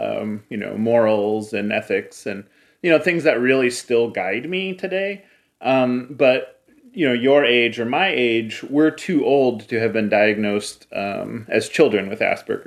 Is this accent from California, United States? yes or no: no; Cleveland, Ohio, United States; You know, I grew up in Cleveland, you know, in the post-steel, you know, through the recession of the 80s.